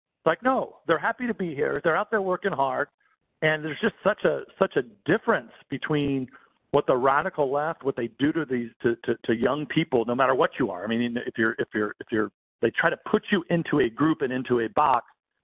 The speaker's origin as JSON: {"language": "English", "region": "California", "country": "United States", "tie": "born or raised there", "said": "I mean, hell, I grew up in the San Joaquin Valley"}